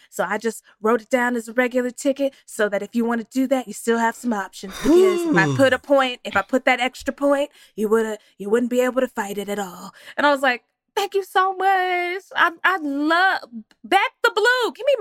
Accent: Texas, United States; I'm from Texas, so We have those.

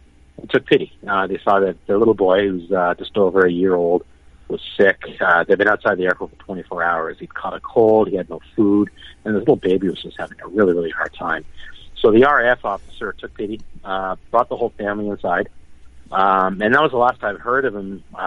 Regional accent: Toronto, Ontario, Canada; I'm born and raised in the Toronto area

